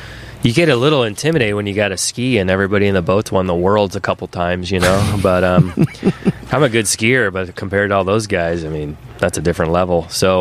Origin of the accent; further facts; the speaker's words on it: Michigan, United States; Well, I grew up in Michigan. My parents were teachers. We lived on a lake in the summer.